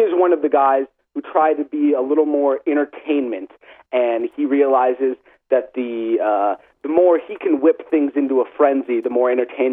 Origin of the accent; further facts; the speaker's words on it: Los Angeles, California, United States; I grew up in Los Angeles